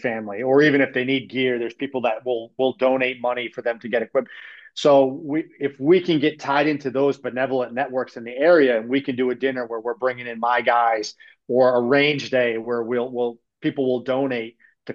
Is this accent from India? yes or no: no; Massachusetts, United States; obviously Massachusetts, where we started, and that's my home state